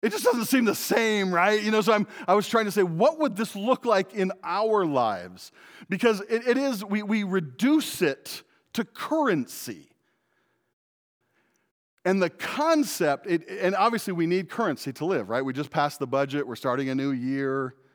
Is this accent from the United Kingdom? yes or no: no; Spokane, Washington, United States; we came from Spokane, Washington, and so I just found him a really awesome sweatshirt